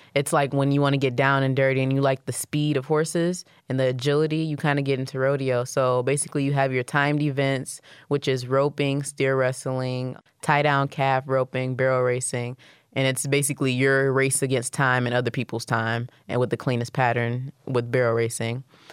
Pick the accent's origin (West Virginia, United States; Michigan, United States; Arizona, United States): Michigan, United States; Detroit; But actually, being in Detroit has taught me a lot. And growing up in Detroit, we didn't have many options as to what to do.